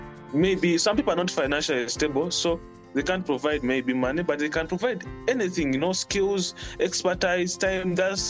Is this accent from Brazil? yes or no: no; Entebbe, Central Region, Uganda; from Uganda, basically from Entebbe. For those who have visited Uganda, they know Entebbe because this is where our airport is.